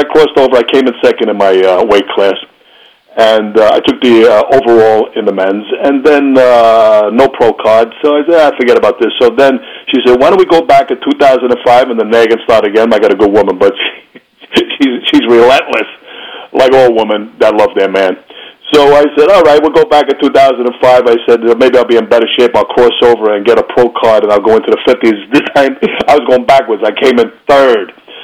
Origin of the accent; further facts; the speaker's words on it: New York City, New York, United States; I grew up in the Bronx in Morris Park. My nationality is my mother is Napoli Don Italian, and my father is Colombian from Bogota, Colombia.